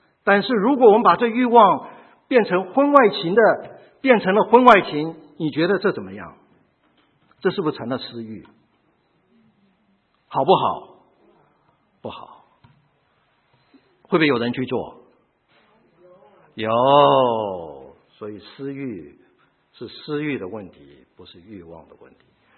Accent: China; 我们中国人不大喜欢讲这件事情

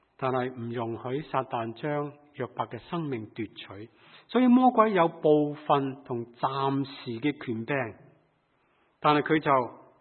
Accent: Hong Kong; 当我细个时候在香港长大

